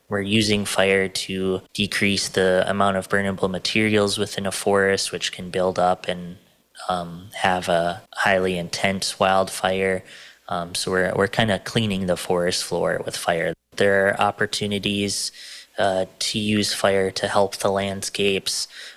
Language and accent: English; Wisconsin, United States; I come from the Red Cliff Band of Lake Superior, Chippewa.